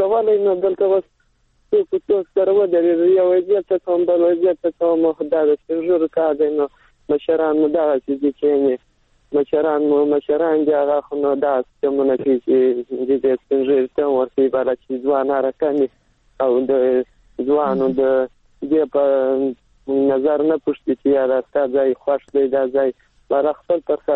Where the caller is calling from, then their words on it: Helmand, Afghanistan; د هلمند سره.